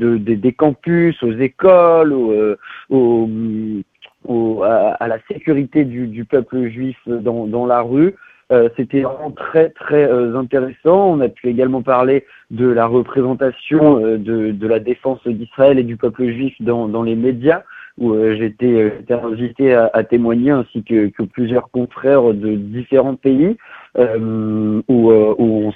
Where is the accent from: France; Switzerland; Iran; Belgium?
Belgium; comme chez nous en Belgique, comme partout en Europe